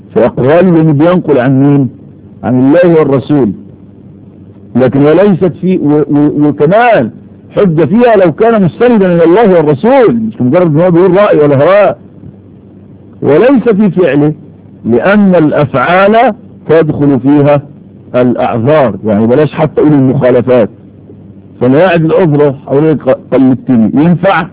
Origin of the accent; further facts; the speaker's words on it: Egypt; وأقول على الأقل في بلدنا مصر بسبب التقليد.